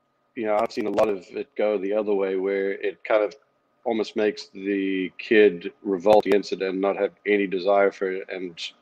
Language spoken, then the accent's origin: English; South Africa; now in United States; when I grew up in South Africa, the education system was unparalleled.